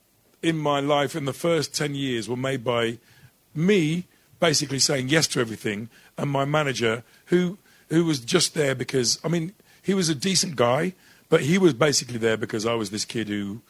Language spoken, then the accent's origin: English; Dudley, West Midlands, United Kingdom; I always thought of myself as I'm a Dudley kid and I'm from Dudley.